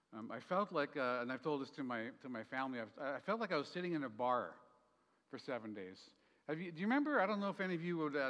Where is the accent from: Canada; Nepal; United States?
Canada; We were there in Canada. I'm Canadian, don't hold that against me.